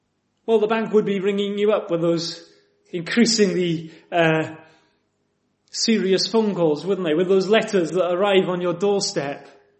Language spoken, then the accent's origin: English; United Kingdom; We're British and we do things correctly. We're very reserved.